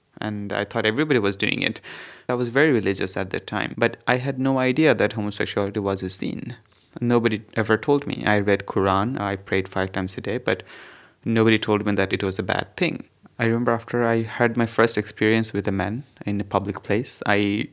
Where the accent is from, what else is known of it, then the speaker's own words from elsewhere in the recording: Saudi Arabia; No, I mean I grew up in Saudi Arabia, right?